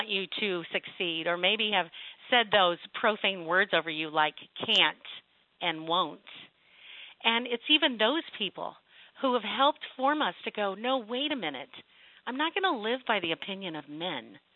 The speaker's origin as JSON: {"language": "English", "town": "Dallas", "region": "Texas", "country": "United States", "said": "Hey, I'm from Dallas, Texas, but you caught me in San Diego speaking this week."}